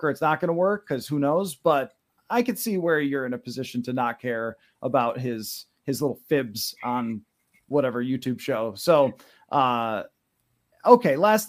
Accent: Buffalo, New York, United States; obviously I'm from Buffalo

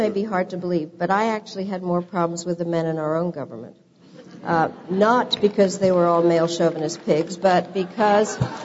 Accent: Czechia; also born or lived in Yugoslavia; now in United States; I was born in Czechoslovakia. My father ended up after World War II as the Czechoslovak ambassador to Yugoslavia. Right. So I grew up understanding a lot about the Balkans.

